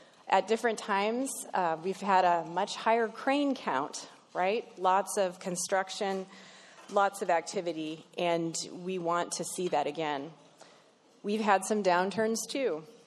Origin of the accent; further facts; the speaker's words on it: Palmer, Alaska, United States; My family first moved to Anchorage in the 70s, but I grew up in Palmer, and as a kid, Anchorage felt like the big, exciting city